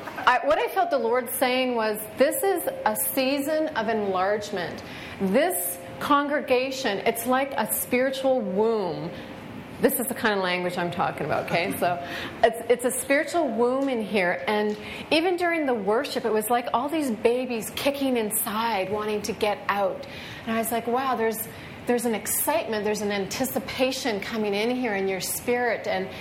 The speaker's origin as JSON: {"language": "English", "town": "Toronto", "region": "Ontario", "country": "Canada", "said": "I'm from Toronto"}